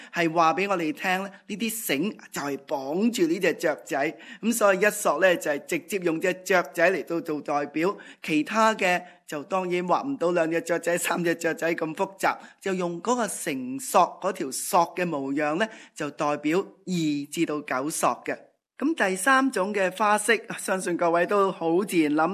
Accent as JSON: {"language": "Cantonese", "region": "Guangdong", "country": "China", "said": "点解我哋广东人叫嘅打麻雀"}